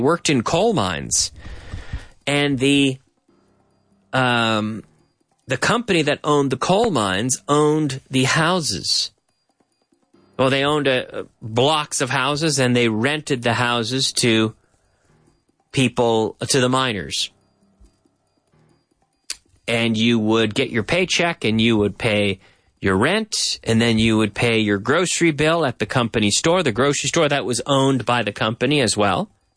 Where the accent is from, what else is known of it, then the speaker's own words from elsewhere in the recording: Canada; I'm from Canada. And I am purely from Canada, absolutely. But I have origin, through my grandparents, I have roots in Europe.